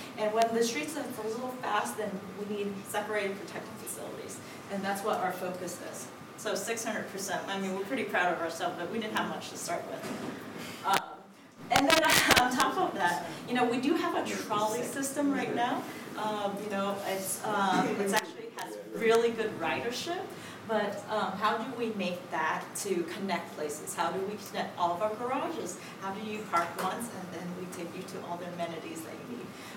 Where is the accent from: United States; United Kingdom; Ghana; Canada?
United States; New York; I have to admit, I came from the New York City tri-state area, and when I came down here, I learned a new word.